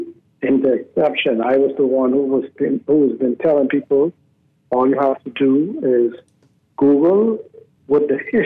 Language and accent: English; Nassau, New Providence, Bahamas; I grew up in Yellow Elder. Michael Pintat and I grew up in Yellow Elder, and we always went to government schools.